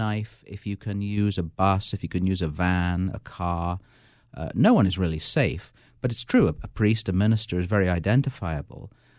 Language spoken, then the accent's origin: English; England, United Kingdom; Your listeners will know that I'm an Englishman by the sound of my voice.